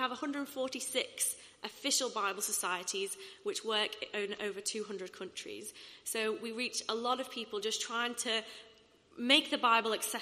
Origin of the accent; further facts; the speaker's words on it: England, United Kingdom; even though we're English and English can, you know, is so widely spoken